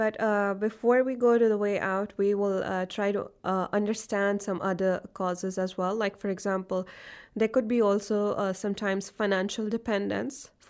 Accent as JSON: {"language": "English", "country": "India", "said": "Like, for example, like I come from India, and in those cultures"}